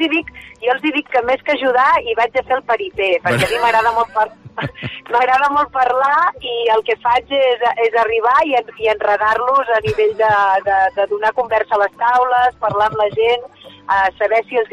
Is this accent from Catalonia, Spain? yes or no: yes; Berga, Catalonia, Spain; els dos negocis de restauració que tinc engegats a la meva ciutat natal, a Berga